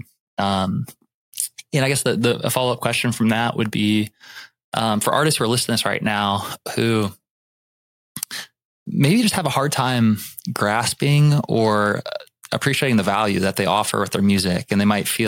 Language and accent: English; South Dakota, United States; We grew up in South Dakota. There wasn't an audience there.